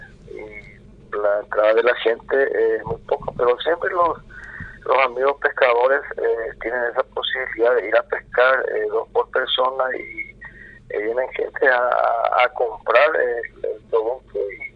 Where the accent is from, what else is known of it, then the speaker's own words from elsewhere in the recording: Paraguay; Y como todo paraguayo se caracteriza por ser una comunidad solidaria, ¿verdad?